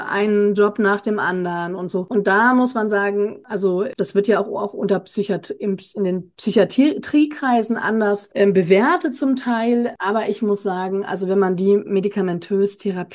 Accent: Hanover, Lower Saxony, Germany; Ich komme ja aus Hannover und ich habe da auch studiert.

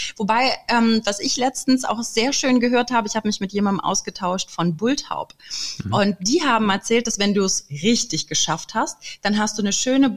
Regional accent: Düsseldorf, North Rhine-Westphalia, Germany; now in Stuttgart, Germany; Ich komme aus dem wunderschönen, also ich bin gebürtige Kölnerin und komme aus dem schönen Düsseldorf. Das darf man eigentlich nicht sagen, aber ja, ich habe einmal die Seiten gewechselt und kam dann hier an am Kopfbahnhof in Stuttgart

